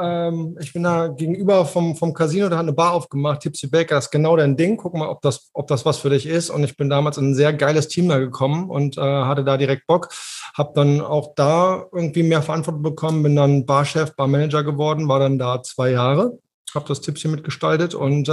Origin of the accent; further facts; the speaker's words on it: Berlin, Germany; now in Hamburg, Germany; Klar, ich bin in Berlin geboren, tatsächlich gebürtiger Hauptstädter und bin dann nach Hamburg gegangen zum Studio, also fürs Studium